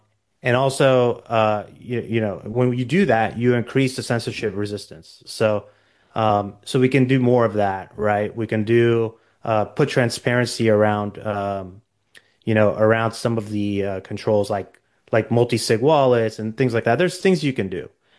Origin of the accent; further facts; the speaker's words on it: United States; Just speaking as an American